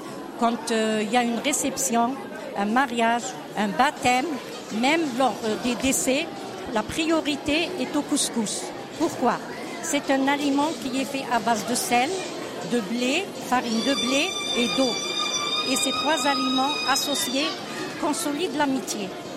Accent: Algeria; Chez nous, en Algérie, pratiquement chez les musulmans le nord-africains

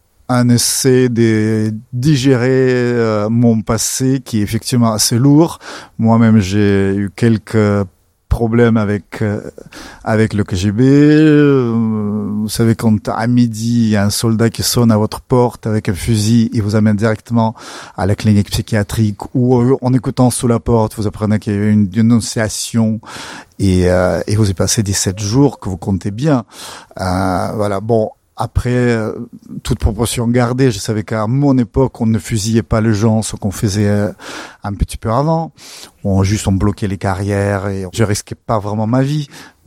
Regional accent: Russia; accent: Russian; French is a second language; avec mon accent russe, bien évidemment.

